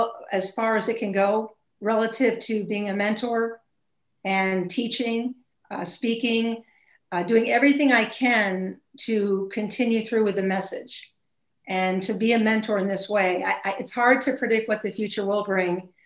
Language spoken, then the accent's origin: English; Maine, United States; I actually qualify as an author, which really does make me happy since I'm from Maine and Maine author sounds kind of cool.